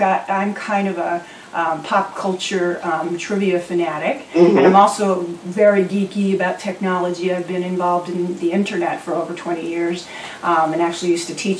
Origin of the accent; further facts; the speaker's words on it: Vermont, United States; which is kind of funny from being that I'm from Vermont.